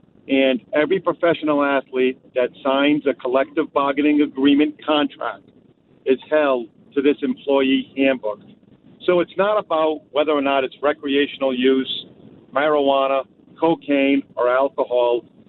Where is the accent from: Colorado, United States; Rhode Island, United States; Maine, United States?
Rhode Island, United States; I'm actually an elected official right now in my hometown in the state of Rhode Island.